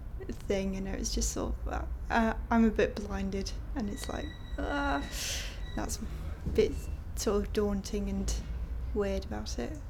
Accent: Leeds, Yorkshire and the Humber, United Kingdom; I'm 17, born on the 20th of October 1991, and I'm from Leeds in Yorkshire.

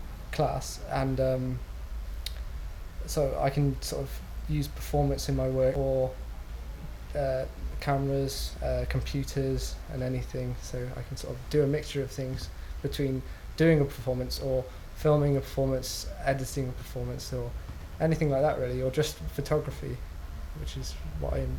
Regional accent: South West England, United Kingdom; I'm 21 years old and I come from Crudgley in Gloucester.

